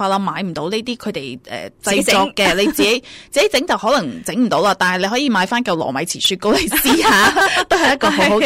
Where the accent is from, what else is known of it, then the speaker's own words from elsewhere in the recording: China; 你可以揀係真係我哋傳統我哋中國人飲嘅嗰種茶啦